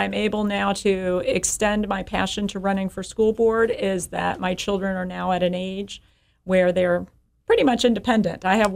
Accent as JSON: {"language": "English", "region": "Colorado", "country": "United States", "also_born_or_lived": "New Orleans / Albuquerque", "said": "I actually moved here from New Orleans. I'm originally from Colorado, but I moved around quite a bit."}